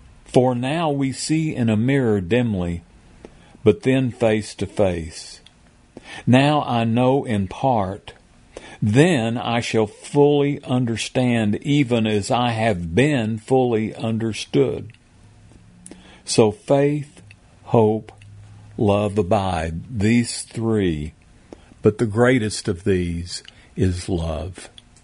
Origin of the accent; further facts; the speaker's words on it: Texas, United States; but everyone called her Omega because, well, I mean, we're from West Texas.